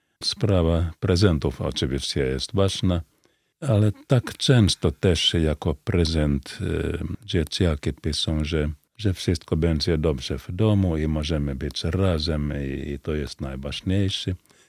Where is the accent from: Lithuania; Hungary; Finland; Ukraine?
Finland; Polish is a second language; u nas w Finlandii często jest tak, że ktoś tylko jest na drzwi, knock, i tam prezenty czekają.